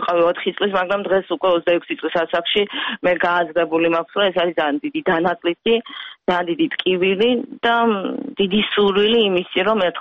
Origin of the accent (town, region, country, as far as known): Gagra, Abkhazia, Georgia; born there